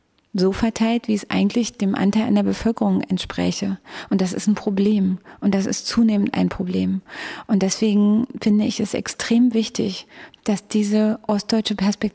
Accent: Brandenburg, Germany; born or raised there

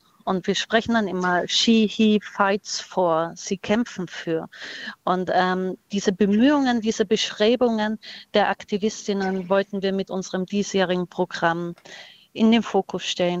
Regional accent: Austria; now in Germany; ich selber bin Österreicherin und in einer sehr sicheren, heilen Welt aufgewachsen

